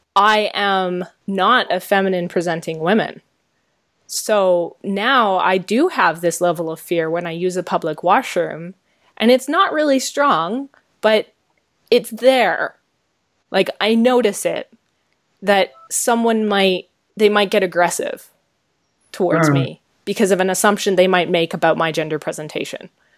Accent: Canada; I'm a Canadian.

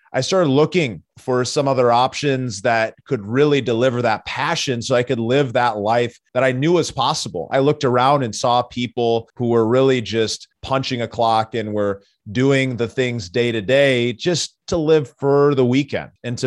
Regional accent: Minnesota, United States; Growing up in Minnesota, you know, oldest of four kids

